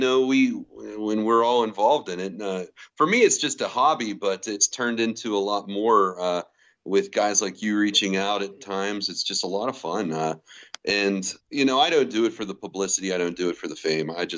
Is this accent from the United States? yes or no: yes; Scottsdale, Arizona, United States; I'm from Scottsdale, so.